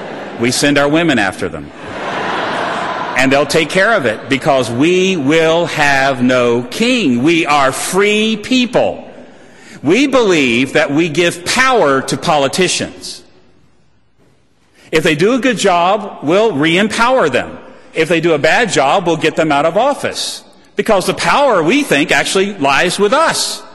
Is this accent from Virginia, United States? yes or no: yes; Virginia, United States; I can outdo that. I come from Virginia. I know the attitude that Americans have toward kings.